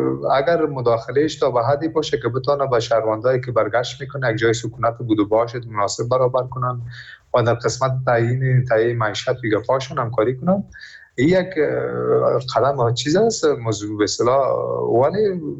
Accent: Afghanistan

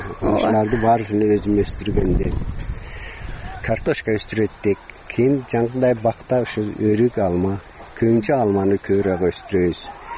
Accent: Jirgatal, Districts of Republican Subordination, Tajikistan; Мен өзүм 1954 жылы Тажикстандын Жиргетал айылынын Жиргетал кыштагында төрөлгөнмүн.

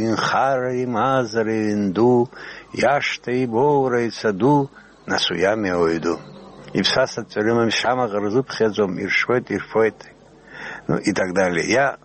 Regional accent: Ochamchire, Abkhazia, Georgia; Я родился и вырос в Очамчирах, в Абхазии. Знаю абхазский язык. Очень хорошо читаю стихи на абхазском языке.

